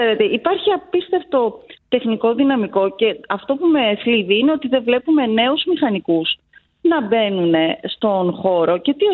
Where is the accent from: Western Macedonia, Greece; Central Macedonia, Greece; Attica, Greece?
Western Macedonia, Greece; Kozani; Είμαι από την Κοζάνη.